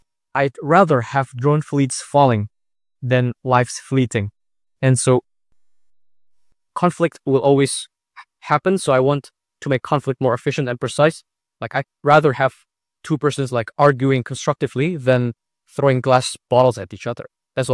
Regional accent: Indonesia; also born or lived in Israel; I grew up in Indonesia, Chinese family, Chinese immigrant parents, and I studied in Israel for 6 years.

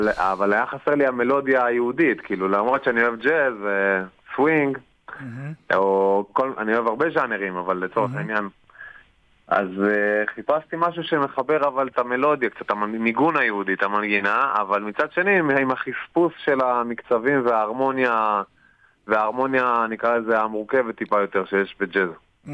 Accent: Northern District, Israel; אני ממושב בעמק ישראל.

